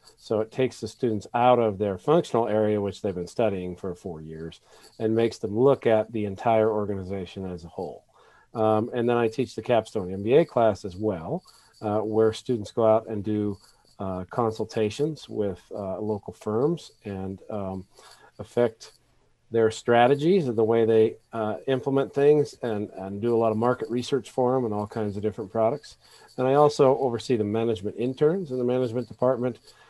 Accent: Great Falls, Montana, United States; now in Pocatello, United States; Well, Shane, as you know, I'm from Great Falls, Montana originally.

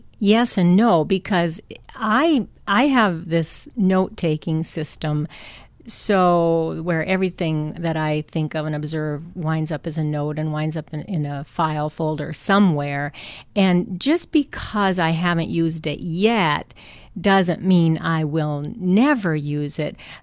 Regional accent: Midwest, United States; because I'm from the Midwest, so I just can't be mean.

